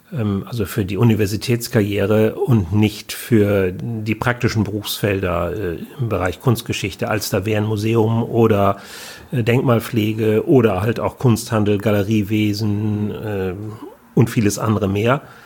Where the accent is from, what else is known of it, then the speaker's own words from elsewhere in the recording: North Rhine-Westphalia, Germany; aus Nordrhein-Westfalen, da wo ich herkomme.